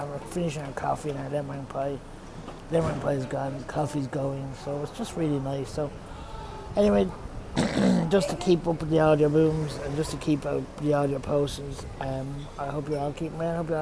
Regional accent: Dublin, Leinster, Ireland; We're normally from Dublin, so we're in Wexford town at the moment.

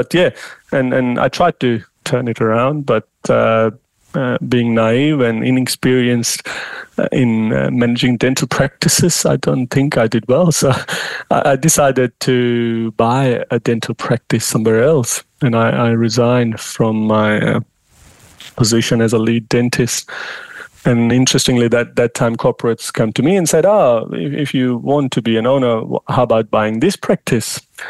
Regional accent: India; moved away as an adult; now in Australia; I was born and raised in India. I did my dental studies, a bachelor's degree in India. And then I wanted to explore the world, get global exposure. So I decided to come to Australia back in 2005.

